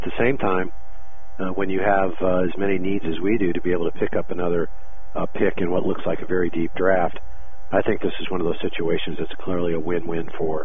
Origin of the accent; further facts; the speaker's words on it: St. Louis, Missouri, United States; now in Jacksonville, United States; You know, I grew up in St. Louis and raised our children there, and Blaine is from St. Louis